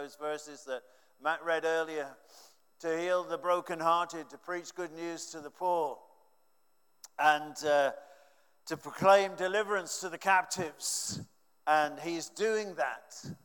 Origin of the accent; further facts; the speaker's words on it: West Midlands, United Kingdom; also born or lived in Thailand; now in Wirral, United Kingdom; I'm from Staffordshire originally, not too far away. We live on the Wirral right now, which is even closer. And we were in Thailand for about 20 years